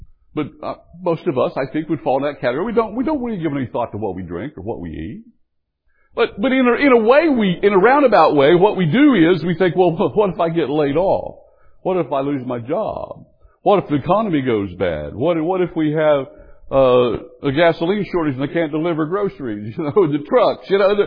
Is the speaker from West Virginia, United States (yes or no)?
yes; West Virginia, United States; There used to be a weather person on one of the three channels we got back when I grew up in West Virginia. Channel 3 in Huntington.